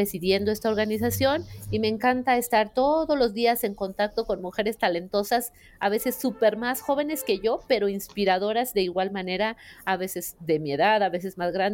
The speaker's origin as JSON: {"language": "Spanish", "country": "Mexico", "said": "siendo mexicana, te lo repito, y mujer"}